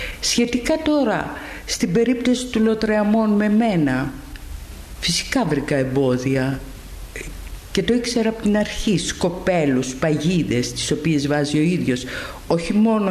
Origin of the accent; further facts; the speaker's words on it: Athens, Attica, Greece; born there; Κάποτε γεννήθηκα στην Αθήνα. Σπούδασα εδώ